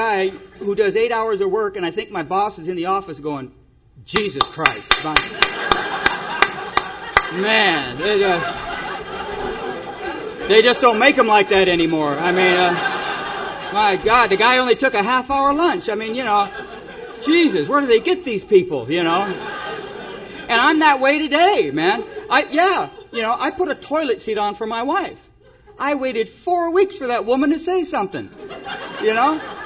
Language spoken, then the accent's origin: English; California, United States; also born or lived in Detroit, United States; My mom, you know, I was born in Detroit. I come out to California when I was about 4 years old. We brought up in a little foster home for a while.